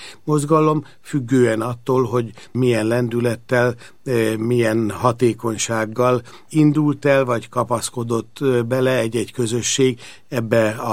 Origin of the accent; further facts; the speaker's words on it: Budapest, Hungary; Én Budapesten a Deák téri templom tövében nőttem fel, édesapám közel 4 évtizeden át ott volt evangélikus lelkész